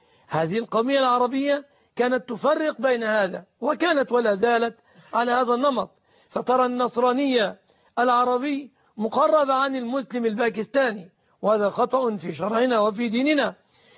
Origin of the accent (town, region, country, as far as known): Egypt